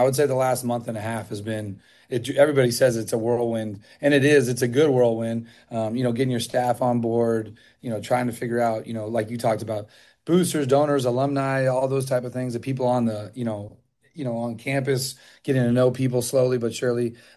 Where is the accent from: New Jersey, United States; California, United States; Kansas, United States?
California, United States; I'm a Bay Area guy, and every night – I'm a Niner guy, though, so I cry myself to sleep that we're losing teams from the Bay.